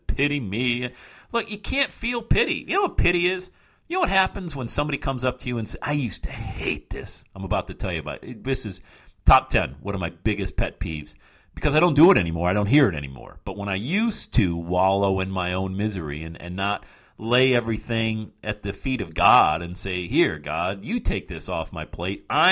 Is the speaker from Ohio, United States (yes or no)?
yes; Loveland, Ohio, United States; planted this church now called Branches Church here in Loveland, my hometown, outside of Cincinnati.